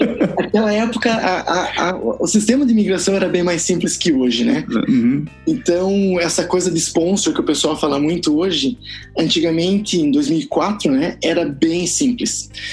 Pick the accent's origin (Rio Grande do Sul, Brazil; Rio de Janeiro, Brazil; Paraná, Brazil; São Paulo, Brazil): Paraná, Brazil; São Mateus do Sul; also born or lived in Curitiba; eu sou do Paraná, eu nasci no interior do Paraná e morei uma boa parte em Curitiba. Basicamente, cresci em São Mateus do Sul, uhum. E mudei pra Curitiba para estudos de ensino médio e faculdade